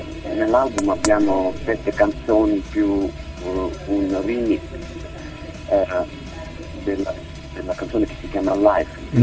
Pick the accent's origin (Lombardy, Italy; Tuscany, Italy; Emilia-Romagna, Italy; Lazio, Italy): Lazio, Italy; Rome; now in Australia; io sono cresciuto anche in Italia, a Roma, ho studiato a Pisa, ho fatto l'università lì